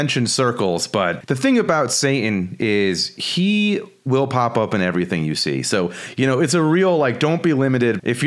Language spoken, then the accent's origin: English; Connecticut, United States; It's Danville, Connecticut, my home state.